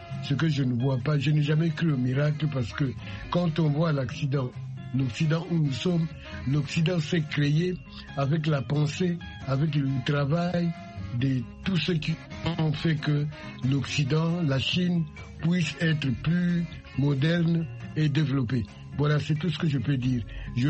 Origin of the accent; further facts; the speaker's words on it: Angola; also born or lived in Congo; moi je suis angolais, je suis né au Congo.